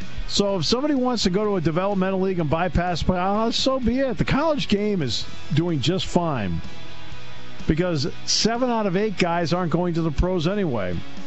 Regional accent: Enfield, Connecticut, United States; For example, I grew up in the Hartford area in Enfield, Connecticut, and the Hartford Knights were there along with the Pottstown Firebirds.

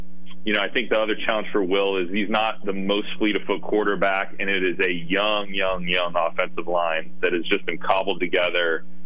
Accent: Ohio, United States; You know, it probably feels different for me than most others out here because I'm from Ohio.

